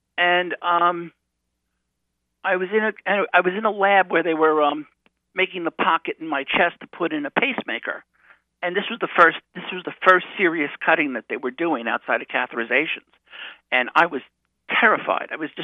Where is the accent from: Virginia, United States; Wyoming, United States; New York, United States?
New York, United States; And they didn't know I wasn't from California. They just assumed I was from California, which is the right that normally you would think that. But I went out from New York